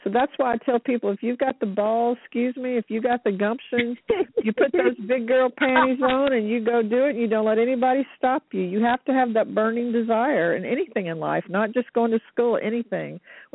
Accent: Louisiana, United States; when I went to nursing school back in the 70s, I'm from Louisiana, and we had one of the best nursing schools in the country.

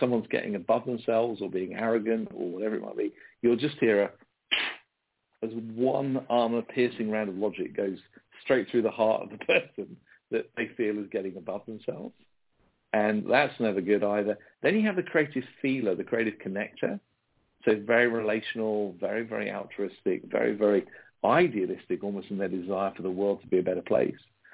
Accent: United Kingdom; this is the difference between me being a Brit who's a terrible salesperson

